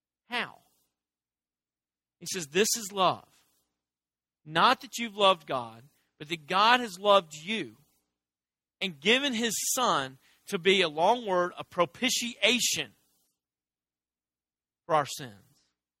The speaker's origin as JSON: {"language": "English", "town": "Dresden", "region": "Tennessee", "country": "United States", "tie": "born or raised there", "said": "When I was 17, I grew up in Dresden, Tennessee. As you probably have assumed by the fact that you've never heard of it, there's nothing to do there."}